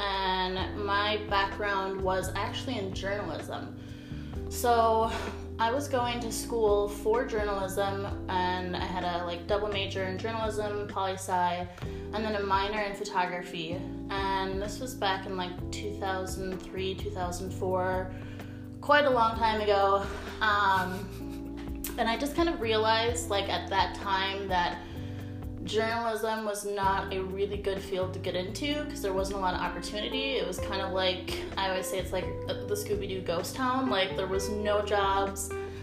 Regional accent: Minneapolis, Minnesota, United States; moved away; And I am originally from the Midwest. I am from Minneapolis, and I just moved to Arizona about 6 months ago in like the end of December.

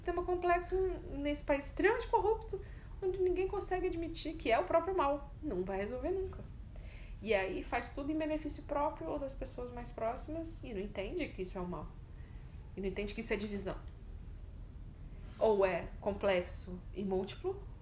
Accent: Minas Gerais, Brazil; Eu sou mineira, não vou tentar.

